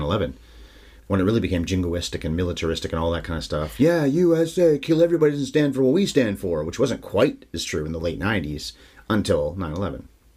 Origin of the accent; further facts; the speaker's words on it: Canada; where I would always call him, being a Canadian person, Lieutenant Dan.